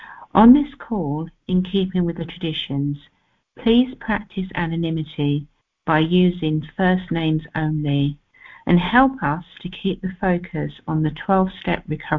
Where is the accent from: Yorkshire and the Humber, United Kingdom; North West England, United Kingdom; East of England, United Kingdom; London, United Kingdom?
London, United Kingdom; I'm a debtor from London in the United Kingdom.